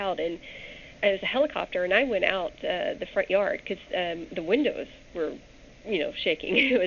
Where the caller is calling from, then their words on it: Oregon, United States; Hi, Kevin. Hi, Jerry. … I'm calling from Oregon.